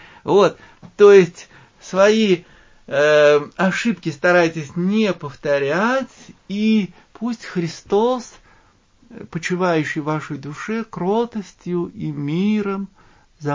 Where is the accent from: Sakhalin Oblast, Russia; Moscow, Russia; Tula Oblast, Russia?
Moscow, Russia; Мы, москвичи, не можем жить без Петербурга